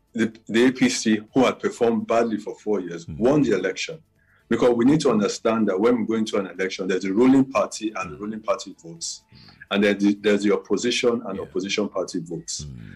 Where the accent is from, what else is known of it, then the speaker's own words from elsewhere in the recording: South, Nigeria; I'm from the South. Yes, he's our leader.